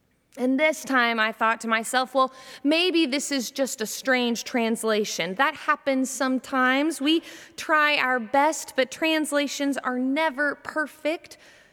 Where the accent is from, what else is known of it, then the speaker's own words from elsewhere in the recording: Jacksonville, Florida, United States; When I was a kid growing up in Jacksonville, Florida, my grandparents lived about 30 minutes south of us in a community called Orange Park.